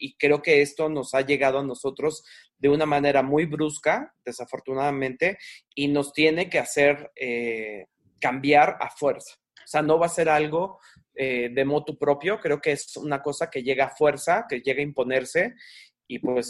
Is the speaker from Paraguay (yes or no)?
no; Mexico; y nosotros sobre todo que somos mexicanos y que somos tan afectos a la parte física, al apapacho, al abrazo, al contacto físico